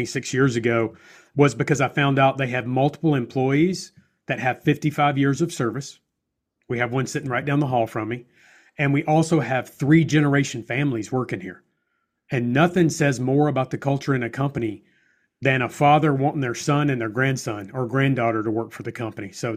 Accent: Alabama, United States; my dad was in construction when I grew up here in Alabama

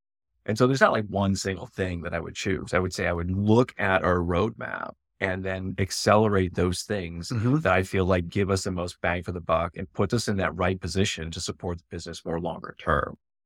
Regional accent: Minneapolis, Minnesota, United States; moved away as an adult; also born or lived in Boston; I'm originally from Minneapolis, moved to Boston, and was looking for a job in regulatory affairs space

